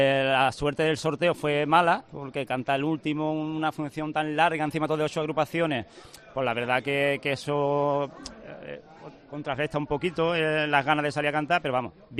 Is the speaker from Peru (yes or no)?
no; Cádiz, Andalusia, Spain; Aquí en Cádiz somos todos muy listos, porque nosotros somos todos de Cádiz, quitando a dos de Santoña que han venido con nosotros. Somos todos de Cádiz